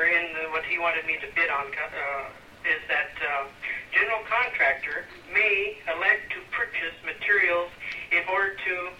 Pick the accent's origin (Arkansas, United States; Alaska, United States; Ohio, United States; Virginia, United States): Alaska, United States; Kenai; No, I did not, but I am the man from Kenai.